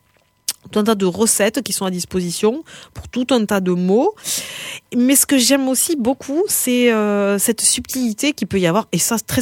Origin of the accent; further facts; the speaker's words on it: France; c'est un peu difficile en fait quand on est français pour arriver à intégrer ça.